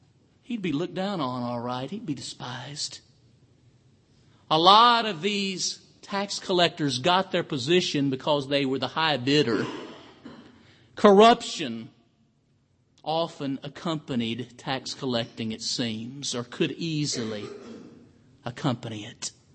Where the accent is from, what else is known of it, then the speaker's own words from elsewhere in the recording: Tennessee, United States; now in Texas, United States; I am from Tennessee. Thankful to be a Texas preacher.